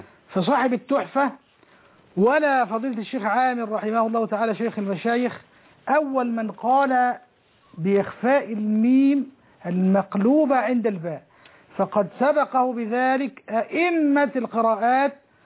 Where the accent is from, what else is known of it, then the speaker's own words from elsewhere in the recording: Egypt; وأنا مصري من مصر